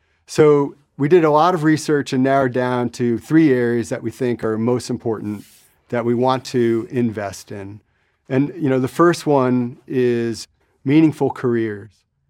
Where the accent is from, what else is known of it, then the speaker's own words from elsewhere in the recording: Mystic, Connecticut, United States; So I'm from Mystic, Connecticut. I grew up on a family farm there.